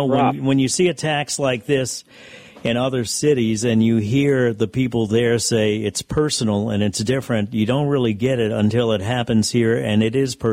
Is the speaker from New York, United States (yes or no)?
no; New Orleans, Louisiana, United States; I don't think, as an American, I would want it to be that way. I don't want New Orleans locked down. As a New Orleanian, I don't want that to happen.